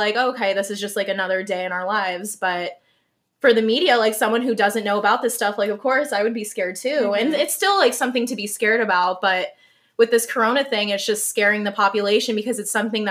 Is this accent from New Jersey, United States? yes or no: yes; New Jersey, United States; like my hometown in New Jersey is becoming under lockdown. Mm-hmm. Like it's not so serious here in Florida yet.